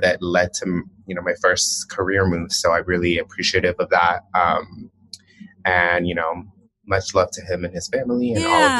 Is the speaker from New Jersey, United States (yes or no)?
yes; Paterson, New Jersey, United States; So my first path, well, I'm from Paterson, New Jersey, which is like 30 minutes outside of the city.